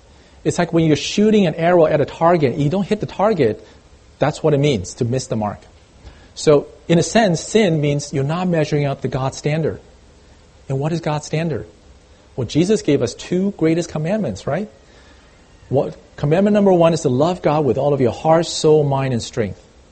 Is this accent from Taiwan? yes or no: yes; Taiwan; I remember when I was growing up in Taiwan, in our classrooms